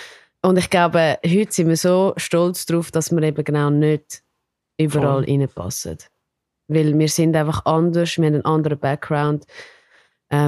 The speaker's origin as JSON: {"language": "German", "country": "France", "lives_now": "Switzerland", "said": "ich bin ja aus Frankreich gekommen"}